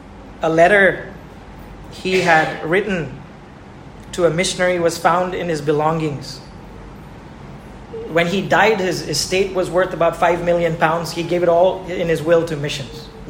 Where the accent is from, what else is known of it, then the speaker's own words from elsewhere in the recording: India; my possessions and what I have in this world exists so that I, as an Indian, may first, I mean, invest in the kingdom of God in my own local church.